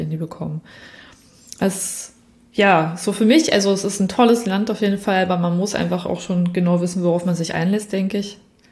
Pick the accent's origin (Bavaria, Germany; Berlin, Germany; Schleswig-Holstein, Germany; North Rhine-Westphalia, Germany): Berlin, Germany; Kindheit in Berlin als sehr, als ja, irgendwie war es absolut ruhig damals in Prenzlberg, in Prenzlauer Berg, also wo ich aufgewachsen bin.